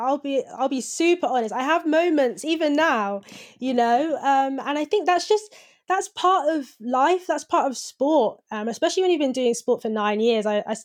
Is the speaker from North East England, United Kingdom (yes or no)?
no; Coventry, West Midlands, United Kingdom; At my school, I was one of the minority. I went to a private school in Coventry.